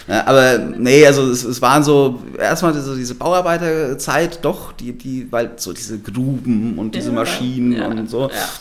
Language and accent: German; Hesse, Germany; Bin ja dort geboren im Taunus